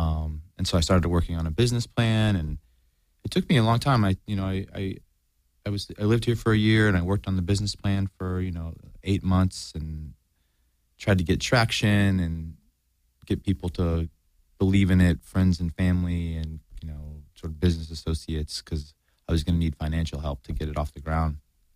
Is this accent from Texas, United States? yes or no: yes; Austin, Texas, United States; But I'm originally from Austin, Texas. Born and raised in Austin, Texas, and went to college there